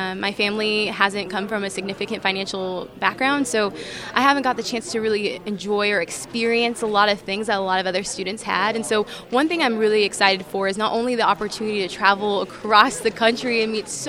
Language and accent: English; Lodi, California, United States; I'm from Lodi, California, where I grew up in a small farming community.